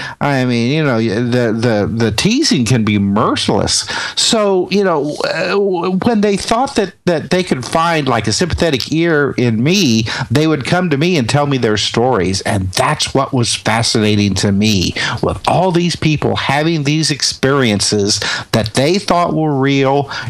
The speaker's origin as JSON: {"language": "English", "region": "Indiana", "country": "United States", "tie": "born or raised there", "said": "I mean, I was more interested in, growing up in Indiana, you know, I mean, as a race capital of the country."}